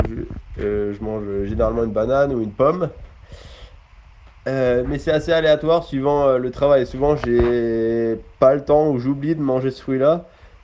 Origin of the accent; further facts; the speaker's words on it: Grand Est, France; j'ai 25 ans, je suis alsacien